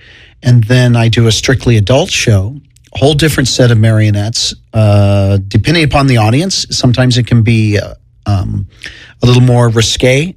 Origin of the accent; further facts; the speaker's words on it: Redlands, California, United States; I started in my hometown in Redlands with the Y Circus.